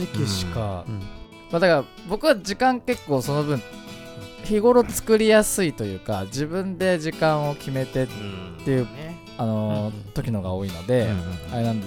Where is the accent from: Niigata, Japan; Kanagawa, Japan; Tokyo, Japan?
Kanagawa, Japan; Fujisawa; この番組は藤沢出身の俳優タレントとして活動する